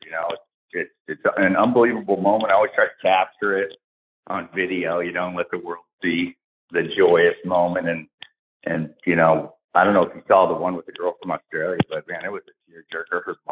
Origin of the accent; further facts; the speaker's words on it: Tampa, Florida, United States; I was born over at MacDill in Tampa and grew up 17 years as a military brat.